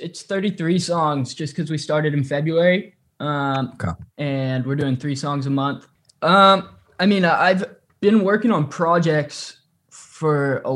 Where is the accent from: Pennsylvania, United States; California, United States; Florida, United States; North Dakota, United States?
California, United States; I grew up in California. I'm a California boy. So, you know, 60 degrees and under is chilly.